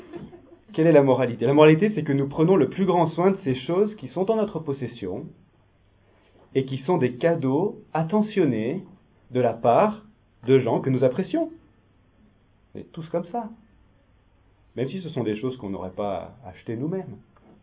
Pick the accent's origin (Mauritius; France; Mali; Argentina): France; Lyon, Auvergne-Rhône-Alpes; born there; parce que je suis lyonnais de naissance